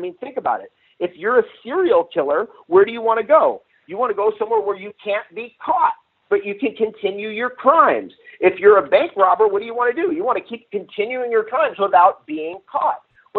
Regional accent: United States; I grew up on the Missouri River. We used to jump into the Missouri River when I was a kid with life preservers on, float down the river for 2 miles in the middle of the night

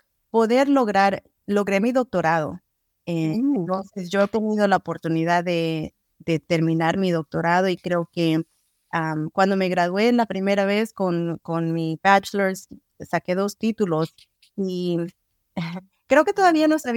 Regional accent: El Salvador; yo no tuve la oportunidad de ir a la escuela en mi país, que soy originalmente salvadoreña, pero sí he tratado de mantener el idioma

